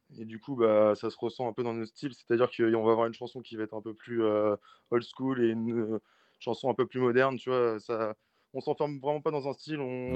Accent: Angers, Pays de la Loire, France; Alors, écoutez, nous, on est originaire d'Angers.

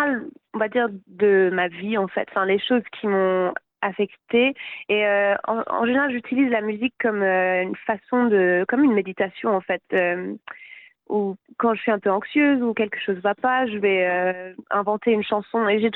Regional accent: Vire, Normandy, France; also born or lived in Cardiff, United Kingdom; Parce que je suis originaire de là-bas, mais j'ai grandi à Vire. Et après, à 20 ans environ, je suis repartie à Cardiff.

